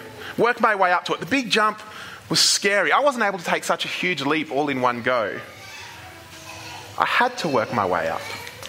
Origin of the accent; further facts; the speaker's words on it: Vanuatu; You know, it's from when I was a kid. I grew up in Vanuatu, and we had a small wharf down at the beach there.